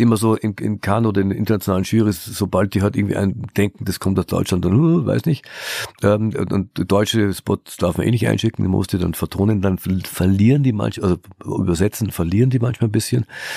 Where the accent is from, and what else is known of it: Austria